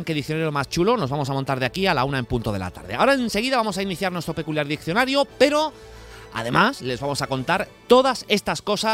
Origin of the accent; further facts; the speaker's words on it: Andalusia, Spain; accent: Andalusian; la riqueza de nuestro acento, del acento andaluz.